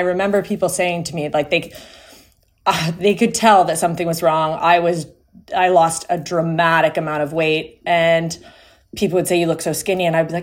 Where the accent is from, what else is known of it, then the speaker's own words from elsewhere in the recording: Ontario, Canada; I am from Ontario, Canada, a small town.